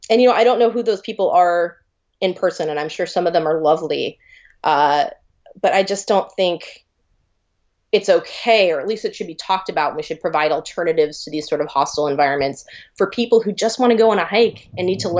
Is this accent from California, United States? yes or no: yes; California, United States; I'm from the San Francisco Bay Area.